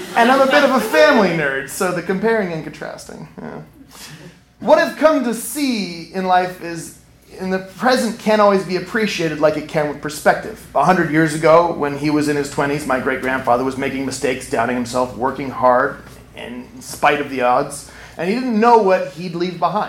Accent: Kodiak, Alaska, United States; Now, he is a legend in my hometown of Kodiak, Alaska.

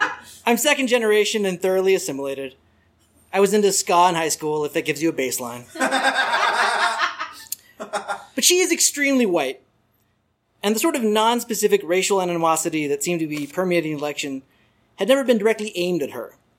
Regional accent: Arizona, United States; First of all, because I'm from Arizona, and unbelievably shitty racism against me and my extended family is so ingrained

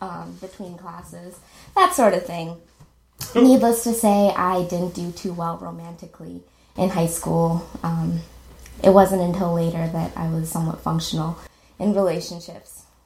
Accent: India; I am Indian, and this means that my parents taught me two things.

